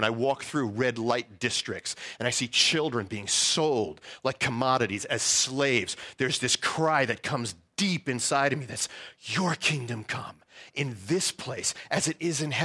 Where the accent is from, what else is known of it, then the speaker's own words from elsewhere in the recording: New York, United States; I was born and raised in New York, so I can't come up with any cool farming illustrations to connect to the harvest field.